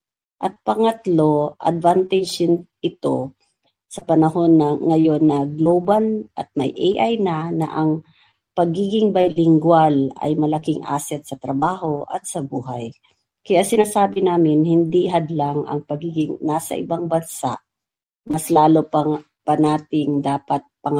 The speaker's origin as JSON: {"language": "Tagalog", "town": "Davao", "region": "Davao Region", "country": "Philippines", "said": "dapat Tagalog lang tayo or Cebuano because I came from Davao."}